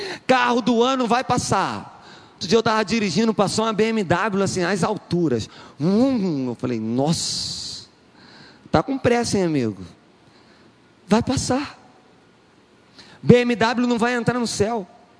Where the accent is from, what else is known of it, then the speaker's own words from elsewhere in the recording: Brazil; Falei, meu Deus do céu, estou quase esquecendo que eu sou brasileiro.